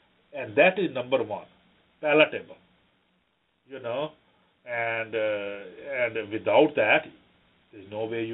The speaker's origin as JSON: {"language": "English", "country": "India", "tie": "born or raised there", "said": "Because me growing up in India, if you get hurt, no matter which part of India you are from, the first thing your mother will apply on the wound is turmeric."}